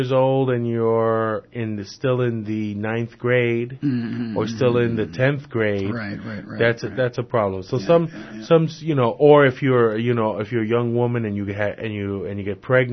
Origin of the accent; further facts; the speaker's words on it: New York City, New York, United States; because I'm originally from the South Bronx and I still live in the Bronx.